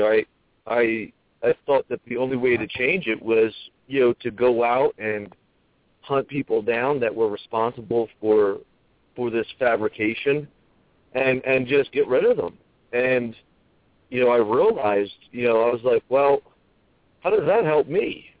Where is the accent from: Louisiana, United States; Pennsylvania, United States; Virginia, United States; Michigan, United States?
Pennsylvania, United States; Philadelphia; I concur. I'm from Philadelphia. And, you know, I totally agree. I've seen that in Philadelphia.